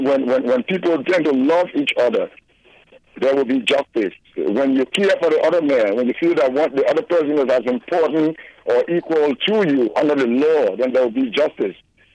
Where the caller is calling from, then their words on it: Riverdale, Georgia, United States; I call from Stockton Creek, Riverdale, Georgia.